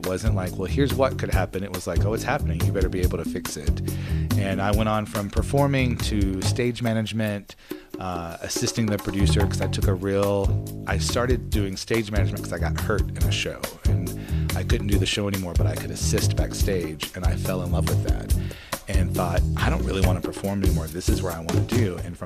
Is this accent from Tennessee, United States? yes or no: yes; Tennessee, United States; born or raised there